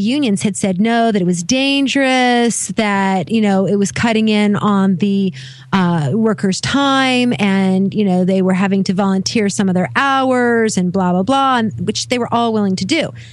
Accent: Oregon, United States; I grew up in Oregon.

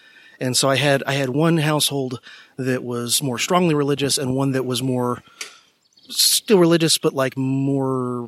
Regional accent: Florida, United States; In South Florida, in the Miami-Fort Lauderdale

